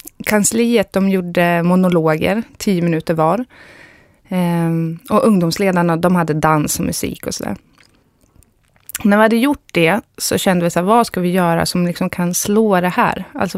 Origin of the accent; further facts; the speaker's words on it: Östersund, Jämtland County, Sweden; det är för att jag kommer från Östersund